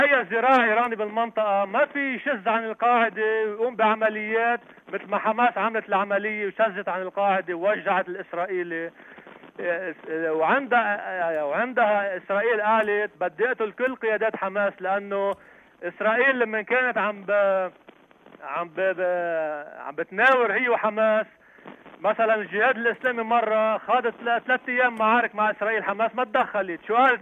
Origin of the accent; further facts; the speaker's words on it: Lebanon; لا أحب أن أرى بلدي لبنان يتعرض لضربات إسرائيلية